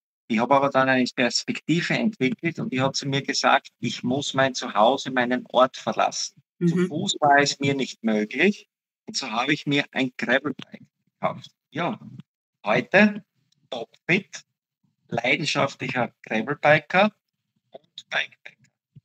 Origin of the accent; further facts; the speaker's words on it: Austria; Und wenn es kühler ist, dann habe ich einfach den, wie sagt man bei uns in Österreich, den Zwiebellook.